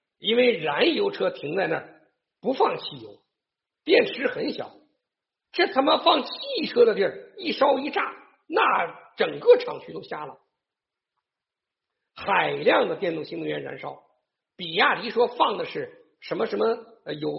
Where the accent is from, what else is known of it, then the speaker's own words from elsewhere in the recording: Taiwan; 我是台湾人，我也可以随时在台湾注册一个党